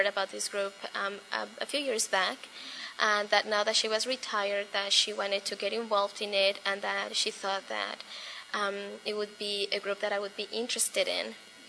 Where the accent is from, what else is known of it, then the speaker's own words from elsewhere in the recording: Newberg, Oregon, United States; I'm from Newburgh, Oregon, and I am 29 years old.